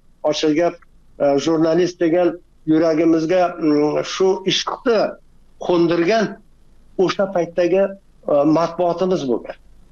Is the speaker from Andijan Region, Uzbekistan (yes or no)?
no; Jizzakh, Jizzakh Region, Uzbekistan; Jizzaxdan. Men Jizzaxdan. Endi Ko'rpasoyda tug'ilib, Ko'rpasoy yoppasiga ko'chirma bo'lgan, tog'larni hammasi majburiy cho'llarga ko'chgan, biz ham ko'chib kelganmiz, yana qaytib ko'chib borganmiz.